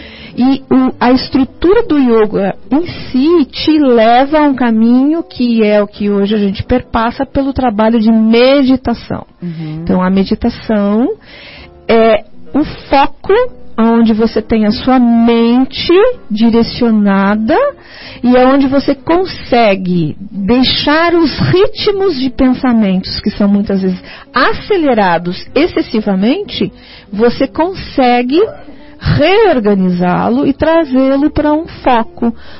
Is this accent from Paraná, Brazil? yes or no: yes; Cianorte, Paraná, Brazil; now in Curitiba, Brazil; eu cheguei com 16 anos em Curitiba, numa transição. Eu nasci em Curitiba, mas fui morar no interior do Paraná, em Cianorte.